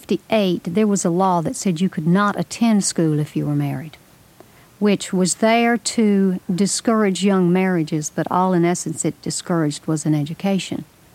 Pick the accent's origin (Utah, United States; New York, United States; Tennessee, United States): Tennessee, United States; Memphis; You've got to remember, I grew up in a city. I grew up in Memphis, Tennessee, the suburbs of a city.